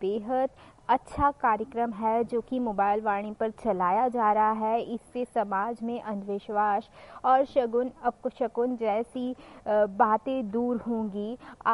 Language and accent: Hindi; Shivpuri, Madhya Pradesh, India; और मैं शिवपुरी मध्य प्रदेश की रहने वाली हूँ।